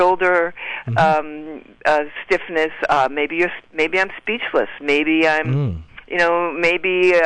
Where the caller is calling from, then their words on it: Park Ridge, New Jersey, United States; from Park Ridge, New Jersey.